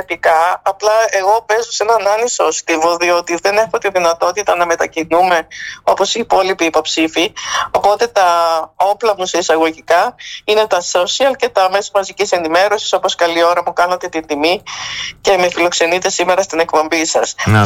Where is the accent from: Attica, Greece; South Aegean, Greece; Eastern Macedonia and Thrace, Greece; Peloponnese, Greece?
Eastern Macedonia and Thrace, Greece; Drama; born there; γεννήθηκα και ζω στη Δράμα.